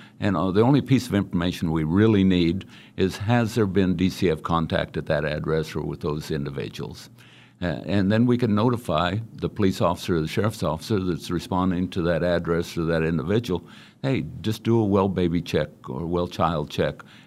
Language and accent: English; Great Bend, Kansas, United States; I was born and raised in Great Bend, Kansas.